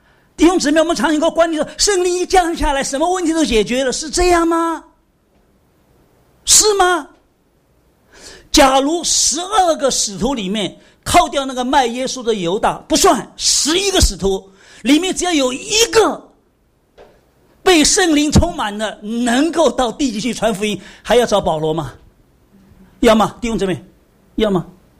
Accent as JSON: {"language": "Chinese", "region": "Shanghai", "country": "China", "tie": "born there", "said": "从生下来到十三岁，我是没有见过我父母的。我生在上海"}